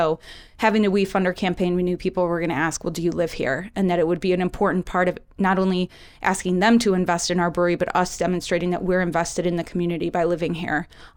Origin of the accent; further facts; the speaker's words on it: Chicago, Illinois, United States; I'm originally from Chicago.